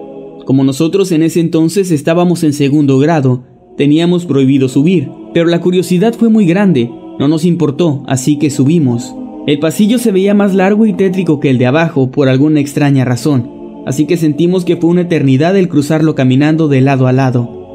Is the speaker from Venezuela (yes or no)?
no; Chile; Cuando iba a la escuela en séptimo básico, como se dice en mi país, Chile, yo siempre me sentaba en el medio del salón